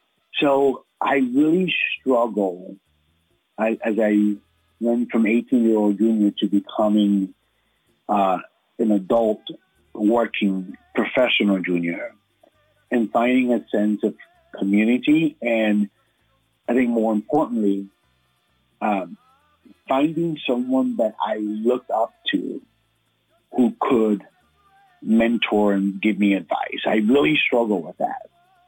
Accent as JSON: {"language": "English", "region": "East Coast", "country": "United States", "accent": "Latino East Coast", "said": "I have this like Latino East Coast accent that just follows me everywhere, especially whenever I get excited or upset about things."}